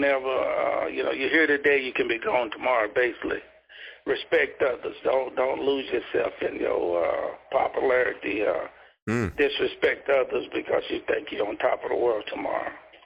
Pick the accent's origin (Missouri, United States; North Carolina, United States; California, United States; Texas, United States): North Carolina, United States; Kings Mountain; I'm from Kings Mountain, North Carolina. It's about 20 miles from David Thompson's hometown